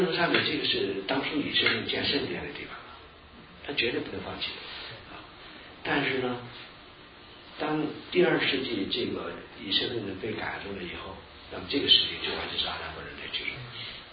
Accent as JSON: {"language": "Chinese", "country": "China", "moved": "yes", "said": "过去在中国大陆"}